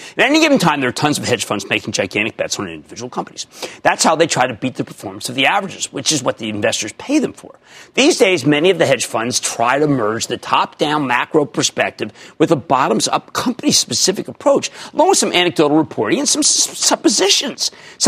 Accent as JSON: {"language": "English", "region": "New Jersey", "country": "United States", "said": "Let's go to Linda in my home state of New Jersey."}